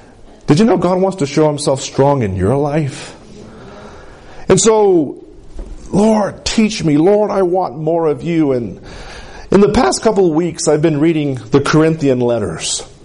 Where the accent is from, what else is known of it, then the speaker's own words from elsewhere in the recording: Capulin, New Mexico, United States; I didn't come just from the valley. I came from Capulene. I mean, that's small town USA. I mean, Center Colorado is almost 10 times as big as Capulene is.